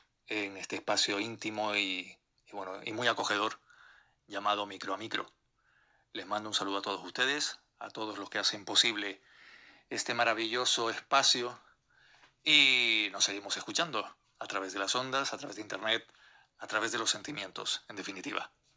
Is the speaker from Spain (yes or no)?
yes; Canary Islands, Spain; Soy de Gran Canaria y les voy a recitar pues otro poema de mi cosecha